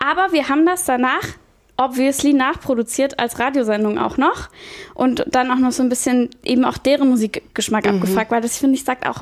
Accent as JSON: {"language": "German", "region": "Bavaria", "country": "Germany", "moved": "as an adult", "said": "Ja, ich komme aus Bayern."}